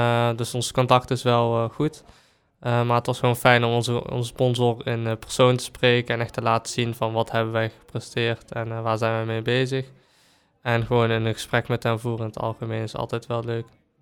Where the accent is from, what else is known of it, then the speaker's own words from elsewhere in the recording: Helmond, North Brabant, Netherlands; born there; now in Mierlo, Netherlands; Ik woon in Mierlo nu. Ik ben geboren in Helmond. Ik zit op school op het vakcollege in Helmond. En ik ben 17 jaar oud.